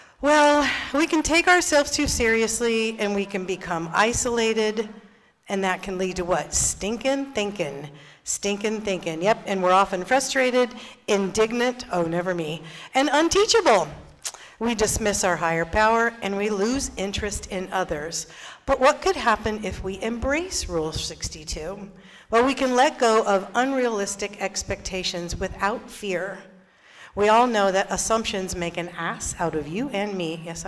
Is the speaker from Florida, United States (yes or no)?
no; Fair Oaks, California, United States; I'm an alcoholic from Fair Oaks, California.